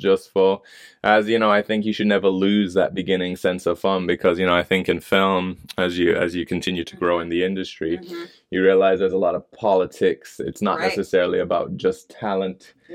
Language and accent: English; Jamaica; I'd always been a cinephile, you know, even growing up in Jamaica.